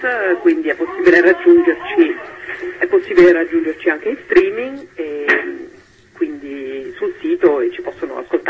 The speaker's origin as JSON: {"language": "Italian", "region": "Umbria", "country": "Italy", "lives_now": "Netherlands", "said": "Io non sono lucana, sono umbra, però dall'Olanda la cosa strana è proprio questa, che io dall'Olanda ho riscoperto il sud"}